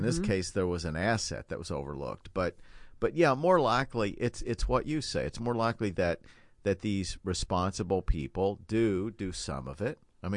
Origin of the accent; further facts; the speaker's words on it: Appalachia, United States; other people, many of whom I grew up with in Appalachia